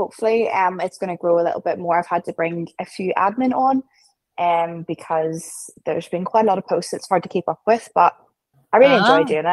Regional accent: Belfast, Northern Ireland, United Kingdom; I am from Belfast, Northern Ireland.

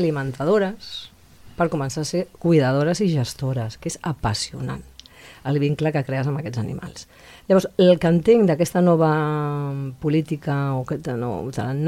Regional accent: Barcelona, Catalonia, Spain; quan jo era petita i joveneta a Barcelona

